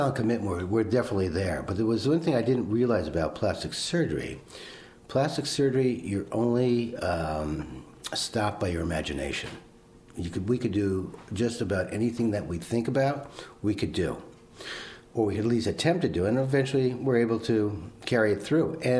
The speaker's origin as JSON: {"language": "English", "town": "Miami Beach", "region": "Florida", "country": "United States", "moved": "as an adult", "lives_now": "Des Moines, United States", "said": "Miami Beach, Florida. And I've been here about 35 years now in Des Moines, Iowa."}